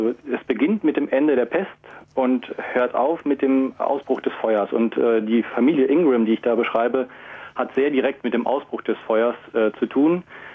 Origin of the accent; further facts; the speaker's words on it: North Rhine-Westphalia, Germany; born there; Ich bin geboren in Westfalen